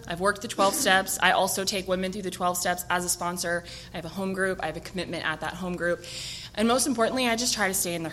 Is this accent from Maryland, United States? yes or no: no; North Carolina, United States; now in San Diego, United States; So I'm originally from North Carolina, not from San Diego. I was born in the country, like barefoot in the woods country, born and raised.